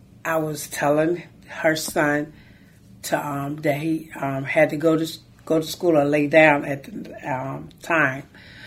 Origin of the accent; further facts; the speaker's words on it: Philadelphia, Pennsylvania, United States; At the time, I was out of town in Philly, where I'm from. I'm from Philly, actually from Philly, with family, and it was a friend of a family.